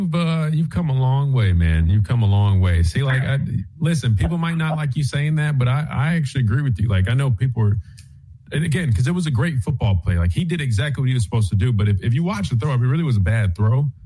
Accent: Columbia, United States; of going there in Columbia, my hometown, playing those guys, they have nothing to lose.

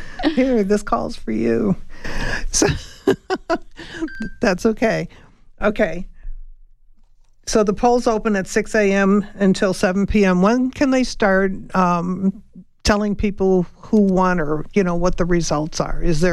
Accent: Chicago, Illinois, United States; no, everybody knows I'm from Chicago, and there's a park called Bug House Square

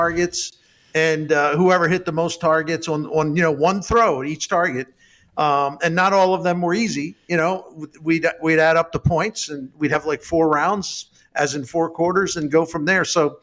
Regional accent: Annapolis, Maryland, United States; But I grew up near Annapolis, and I'm a big-time Navy football fan

